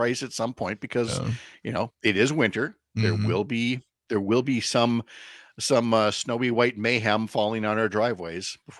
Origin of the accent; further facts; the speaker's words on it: Chippewa Falls, Wisconsin, United States; And I thought it was nice of her to put my hometown one there first, Christmas Village in Chippewa Falls.